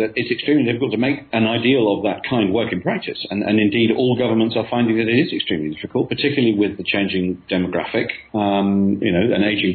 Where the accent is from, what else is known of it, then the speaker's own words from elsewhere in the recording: United Kingdom; as I say, being British, I find that very difficult to talk about.